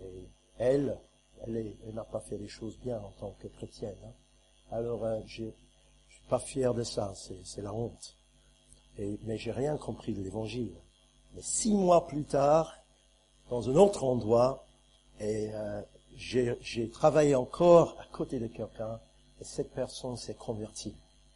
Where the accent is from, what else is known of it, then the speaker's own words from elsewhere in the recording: England, United Kingdom; French is a second language; Je suis anglais et je viens d'une famille près de Londres. C'est là où on vivait et je pas du tout chrétien, rien.